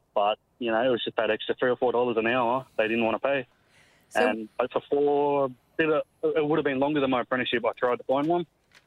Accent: Gold Coast, Queensland, Australia; like I'm from the Gold Coast, I'm just working in Redcliffe today

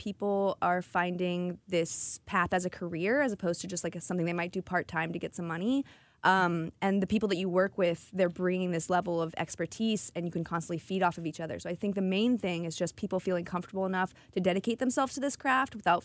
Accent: Italy; So I grew up in Italy and was kind of just always exposed to different cultures. We traveled a lot.

